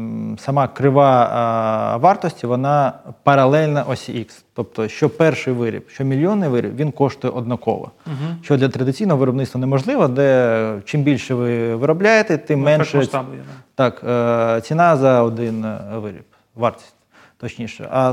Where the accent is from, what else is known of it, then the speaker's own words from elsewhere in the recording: Odesa, Odesa Oblast, Ukraine; also born or lived in United States / United Kingdom; Я з Одеси. Народився і виріс в Одесі, так само, як і 5 поколінь моїх пращурів одеських. Але працював і жив в різних країнах світу. В США, в Великобританії, в Україні.